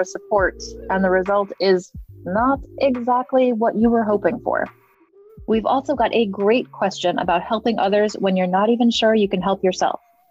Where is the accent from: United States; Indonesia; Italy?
United States; New England; I grew up in New England as well.